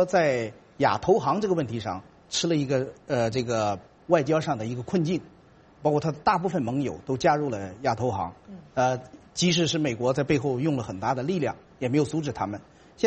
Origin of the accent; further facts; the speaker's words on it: China; 作为我们在中国人来讲，我们更加知